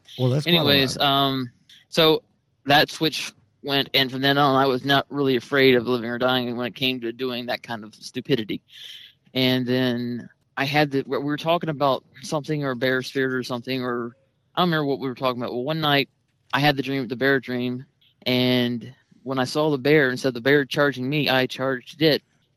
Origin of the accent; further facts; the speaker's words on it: Fayetteville, United States; I grew up in Fayetteville, like I said, and I hate NASCAR. I know I'm weird. Everything else about being a Southern boy I am